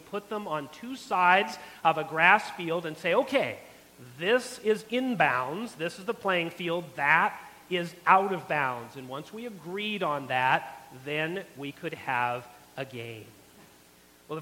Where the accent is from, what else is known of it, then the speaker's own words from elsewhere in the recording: United States; I realized as an American, I was now officially out of bounds.